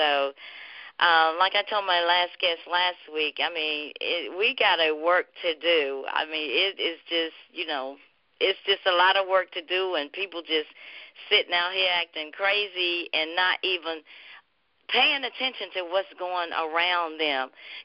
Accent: United States; I started visiting my homies from my hometown down in Scotland County.

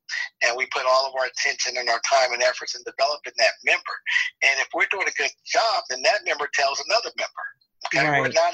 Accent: Los Angeles, California, United States; We all grew up in South LA. I grew up in South LA.

